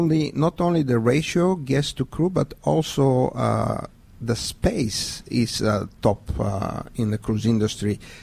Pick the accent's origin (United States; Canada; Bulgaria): Bulgaria; I'm coming from Bulgaria, and I live on a beautiful Black Sea coast.